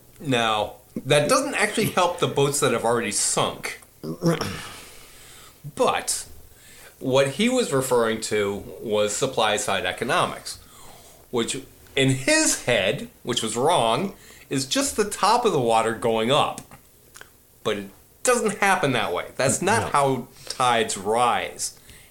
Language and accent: English; Minnesota, United States; I was growing up in Minnesota